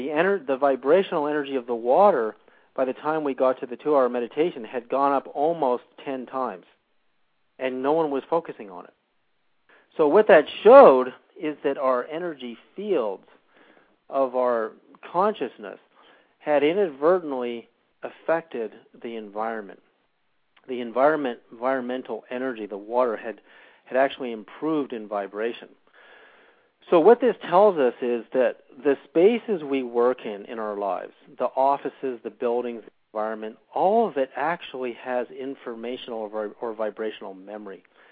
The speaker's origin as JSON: {"language": "English", "town": "Vancouver", "region": "British Columbia", "country": "Canada", "tie": "born or raised there", "said": "when I was living and growing up in Vancouver, British Columbia"}